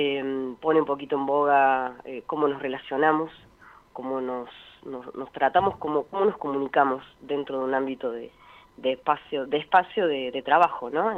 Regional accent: Córdoba, Argentina; now in Buenos Aires, Argentina; Yo soy de Córdoba, trabajo en Buenos Aires.

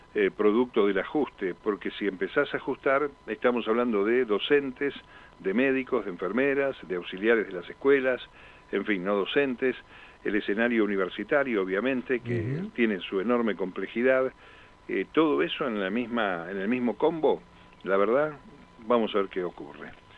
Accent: Rosario de Lerma, Salta, Argentina; tiene que ver con un señor de mi pueblo, de Rosario de Lerma

